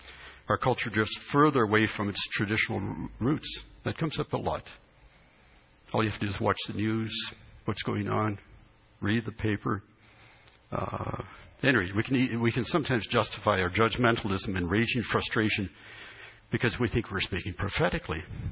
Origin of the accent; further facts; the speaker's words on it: Saskatchewan, Canada; Where I grew up in Saskatchewan, we didn't have anything like that.